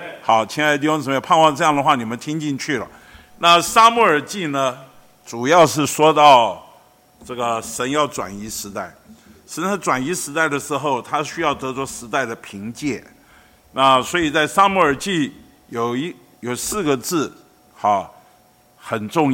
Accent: Beitou, Taipei, Taiwan; 当我在北投，我出生在北投，成长在北投，然后长大在北投，今天我还在北投。

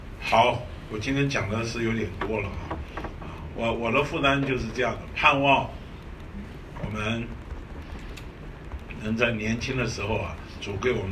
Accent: Beitou, Taipei, Taiwan; 我自己从小在北投长大的时候，就看到别人呢

